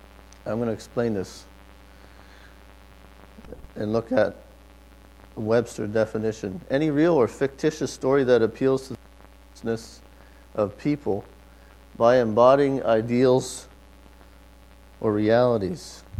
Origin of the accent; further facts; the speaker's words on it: Canada; I grew up in Canada, and hockey was a big deal. I grew up in the 70s.